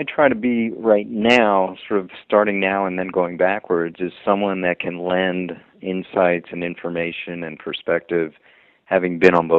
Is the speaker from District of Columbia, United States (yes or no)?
yes; Washington, District of Columbia, United States; And I am from Washington, D.C. I came back home and went to Georgetown Law School.